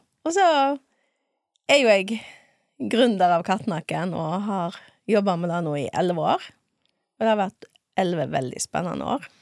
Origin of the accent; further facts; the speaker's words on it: Stord, Vestland, Norway; Jeg er jo fra Stord, født og oppvokst her. Var jo mange år vekke, og så kom jeg hjem igjen